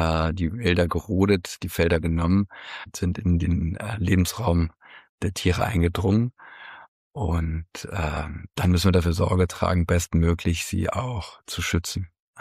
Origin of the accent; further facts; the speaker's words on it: Cologne, North Rhine-Westphalia, Germany; Für mich als Kölner war es dann sehr überraschend.